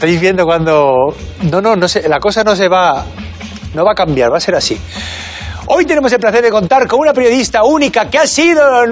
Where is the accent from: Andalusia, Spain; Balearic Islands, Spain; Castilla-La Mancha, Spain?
Castilla-La Mancha, Spain; Albacete; que yo soy muy de preguntar, porque como soy de Albacete.